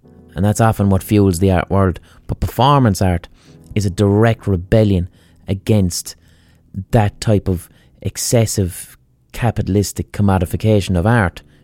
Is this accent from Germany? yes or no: no; Limerick, Munster, Ireland; but I call it Rhythm O because I'm from Limerick.